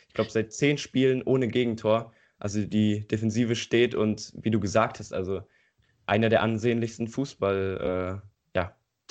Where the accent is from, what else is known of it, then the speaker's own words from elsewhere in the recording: Eifel, Germany; Hier in der Eifel, wo ich herkomme, sieht es aber auch nicht besser aus.